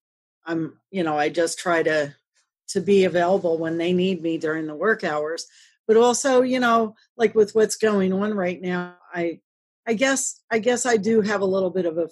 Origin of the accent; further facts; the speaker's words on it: Reading, Pennsylvania, United States; And I'm from Pennsylvania. I'm from Reading, Pennsylvania. I'm from a pretty stable family.